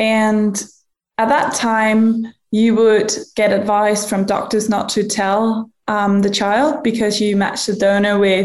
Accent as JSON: {"language": "English", "country": "Denmark", "second_language": "English", "said": "I am 25 and from Denmark."}